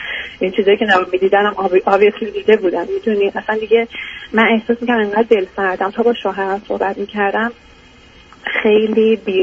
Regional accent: Iran; moved away as an adult; تو ایران انجینیرینگ خونده بودم و بعدش هم سر کار میرفتم، تا اینکه بعد اپلای کردم اومدم از ایران بیرون و اومدم اینجا و میشه گفت که نیوکامر بودم.

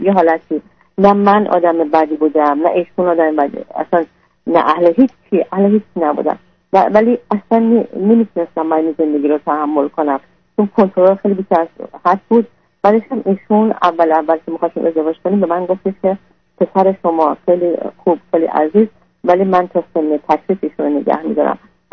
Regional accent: Iran; also born or lived in Turkey; now in United States; ما الان حدودا 2001 از ایران اومدیم بیرون، بعد 3 سال ترکیه بودیم،

